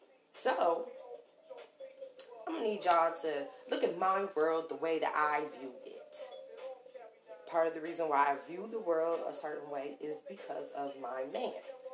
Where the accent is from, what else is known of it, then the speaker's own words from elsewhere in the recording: Toledo, Ohio, United States; I'm from Toledo, born and raised, and what else can I tell y'all about me?